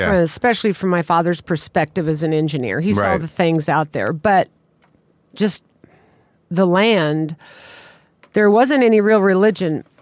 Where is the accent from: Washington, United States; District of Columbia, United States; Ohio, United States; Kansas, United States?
Kansas, United States; Lawrence; Lawrence, Kansas.